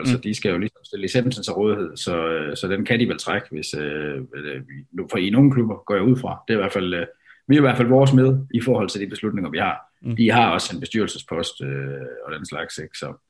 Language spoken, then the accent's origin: Danish; Esbjerg, Region of Southern Denmark, Denmark; Jeg er jo selv gammel Esbjerg-dreng